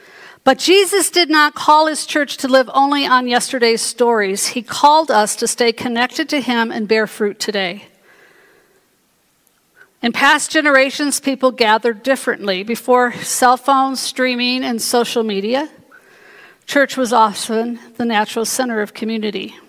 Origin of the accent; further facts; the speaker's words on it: Chicago, Illinois, United States; I grew up in the Chicago area.